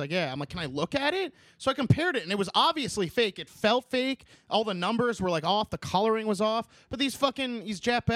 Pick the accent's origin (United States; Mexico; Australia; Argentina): Argentina; Buenos Aires; I'm from Buenos Aires